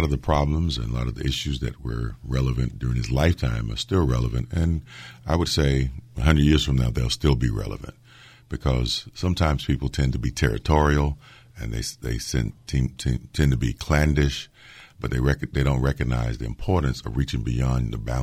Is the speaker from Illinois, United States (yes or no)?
no; Alabama, United States; born there; I was born in Perry County, Alabama